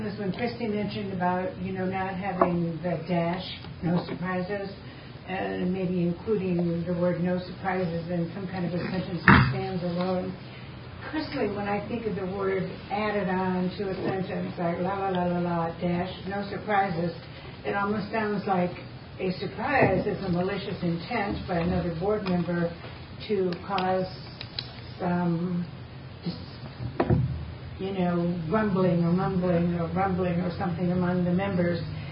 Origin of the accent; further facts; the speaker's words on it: England, United Kingdom; I guess I'm just as an English person too, I guess the words … it's just too picky for me anyhow.